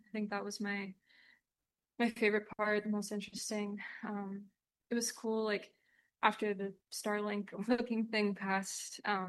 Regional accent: Pennsylvania, United States; I had a friend from, I'm from Pennsylvania, and she had told me about coming here.

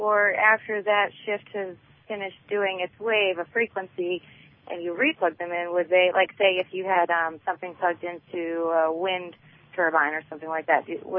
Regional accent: Virginia Beach, Virginia, United States; from Virginia Beach.

